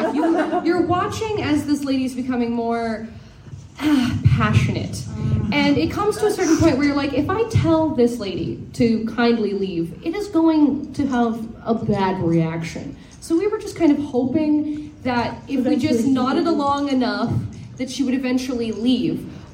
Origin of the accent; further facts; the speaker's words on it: Canada; we do have some Canadian candy for you, some rockets that will confuse the Americans, because we're Canadian.